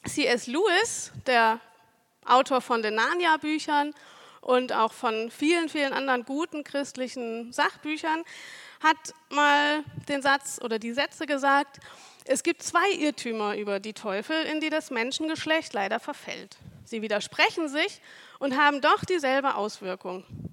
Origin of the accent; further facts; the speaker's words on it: Wiesloch, Baden-Württemberg, Germany; Ich komme aus Wiesloch, da lebe ich zusammen mit dem Micha, meinem Mann. Und ich lebe nicht nur in Wiesloch, ich arbeite auch in Wiesloch.